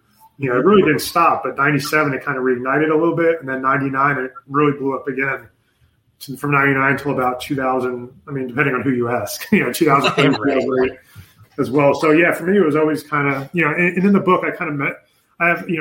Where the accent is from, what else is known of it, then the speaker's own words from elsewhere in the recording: New York, United States; moved away; also born or lived in Pennsylvania; But I'm originally from New York, too. Like, yes, another thing we have in common. And then when we moved from New York, we moved to Pennsylvania, a little town, for like maybe a year or half a year.